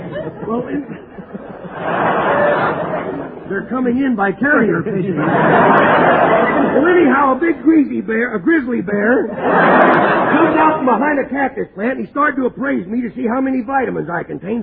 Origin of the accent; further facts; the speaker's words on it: Texas, United States; born there; Well, I was born in Texas.